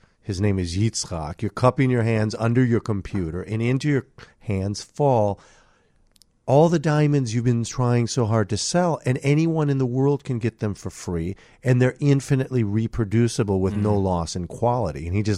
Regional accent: Minneapolis, Minnesota, United States; I mean, I'm from Minneapolis, so we would come to Chicago.

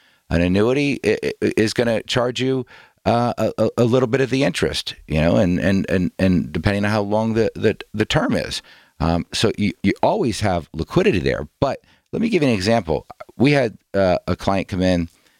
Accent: New Jersey, United States; Vernon Vikings I played for, yeah. Quad A school, up in northern New Jersey.

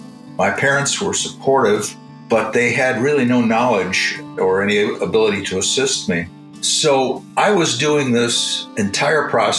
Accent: Fargo, North Dakota, United States; I grew up in Fargo, North Dakota, and you will never find a place more homogeneous or more boringly normal than Fargo.

